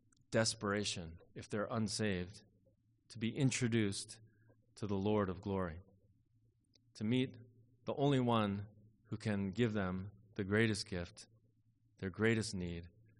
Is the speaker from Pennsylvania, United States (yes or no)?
yes; Philadelphia, Pennsylvania, United States; I'm from the East Coast, as many of you know, and growing up in Philadelphia, near Philadelphia